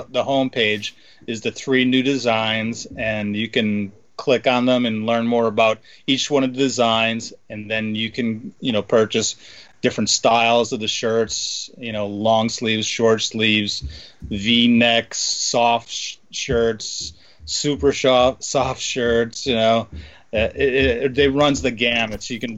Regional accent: Carbondale, United States; Steve is from my hometown. I'm from Carbondale originally.

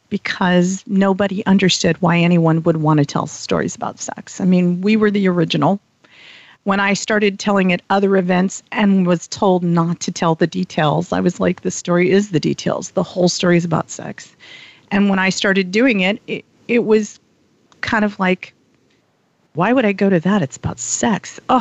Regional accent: the South, United States; I like to tell people I'm from the South.

